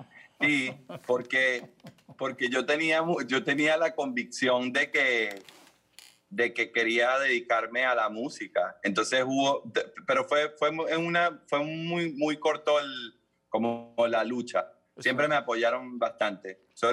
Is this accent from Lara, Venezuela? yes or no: no; Caracas, Capital District, Venezuela; born there; En Caracas.